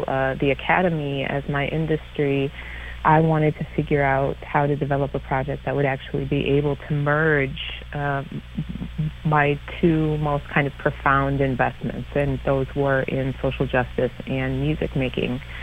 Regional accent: Midwest, United States; I went to McAllister College in St. Paul, and I'm a Midwesterner.

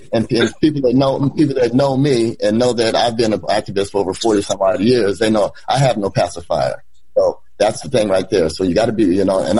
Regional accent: Portland, Oregon, United States; Born and raised in Portland. Been here since 1956.

